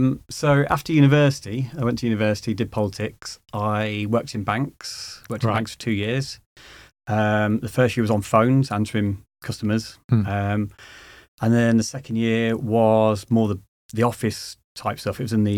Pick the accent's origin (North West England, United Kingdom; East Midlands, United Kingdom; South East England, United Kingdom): East Midlands, United Kingdom; Leicester; I'm actually from Leicester in the Midlands originally.